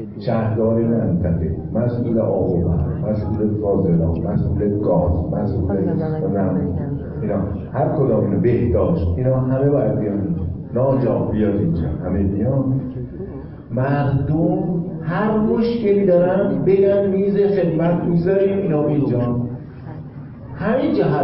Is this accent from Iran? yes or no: yes; Iran; وقتی میپرسه Where are you from؟ آقا شما بچه کجایی؟ میگم ایران